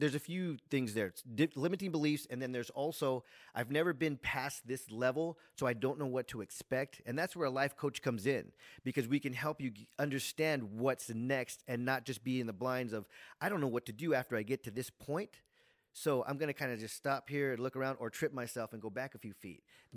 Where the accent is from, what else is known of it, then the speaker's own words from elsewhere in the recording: San Jose, California, United States; I grew up in San Jose, California. And all our family lived around us.